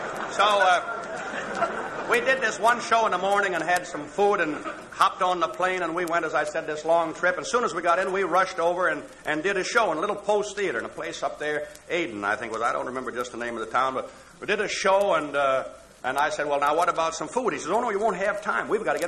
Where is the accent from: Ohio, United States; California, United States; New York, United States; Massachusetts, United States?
Ohio, United States; Toledo; there were three girls, one from my hometown, by the way, Toledo, in there.